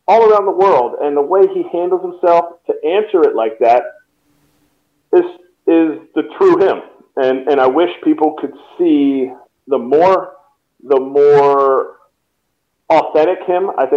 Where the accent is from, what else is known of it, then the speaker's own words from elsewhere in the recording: Telford, Pennsylvania, United States; even if there was a big league team in my hometown of Telford, Pennsylvania